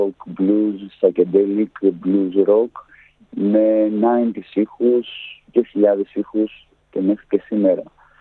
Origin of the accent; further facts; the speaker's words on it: Chiliomodi, Peloponnese, Greece; Ναι, είμαι από το Χιλιομόδι και παίζω στους